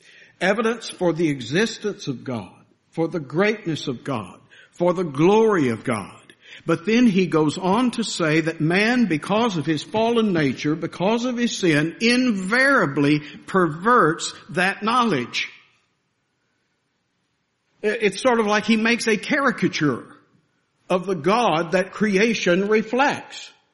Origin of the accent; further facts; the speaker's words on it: Mississippi, United States; He climbed up in a bodark tree. That would give away I'm from Mississippi.